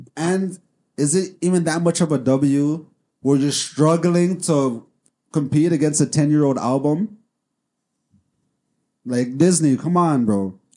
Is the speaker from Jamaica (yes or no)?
yes; Jamaica; I'm Jamaican saying this, broski.